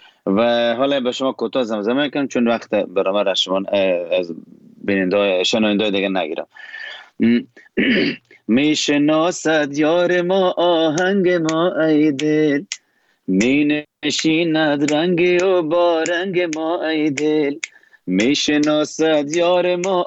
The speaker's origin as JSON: {"language": "Persian", "region": "Kabul", "country": "Afghanistan", "tie": "born or raised there", "also_born_or_lived": "Herat", "said": "خب بدون شک زادگام هرات، اما در کابل ما بزرگ شدم."}